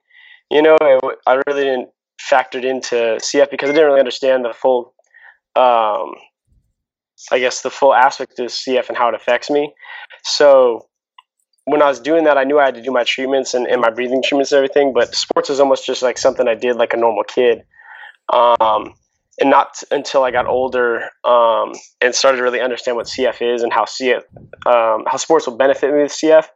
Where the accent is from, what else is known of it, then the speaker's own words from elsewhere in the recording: Phoenix, Arizona, United States; I'm from Phoenix, Arizona